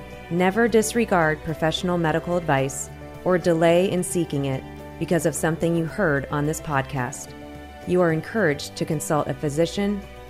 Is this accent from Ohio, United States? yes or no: yes; Youngstown, Ohio, United States; I'm originally from Youngstown.